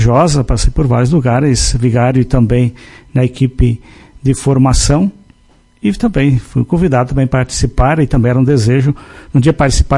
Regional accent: São Lourenço do Oeste, Santa Catarina, Brazil; Sou natural de São Lourenço do Oeste, Santa Catarina, na qual pertence a província Paraná, Santa Catarina.

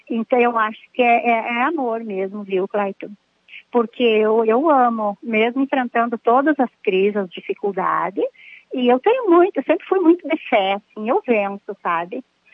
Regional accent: Barracão, Brazil; moved away as an adult; now in Caxias, Brazil; Eu sou natural de Barracão, mas faz muitos anos que eu vim embora pra Caxias. Logo no que me casei, eu vim embora pra Caxias pra tentar uma vida melhor

